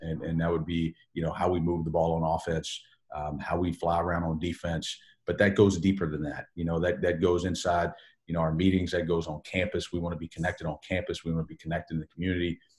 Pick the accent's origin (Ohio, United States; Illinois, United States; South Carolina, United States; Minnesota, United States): South Carolina, United States; Florence; also born or lived in Columbia; I grew up in Columbia early before we moved to Florence.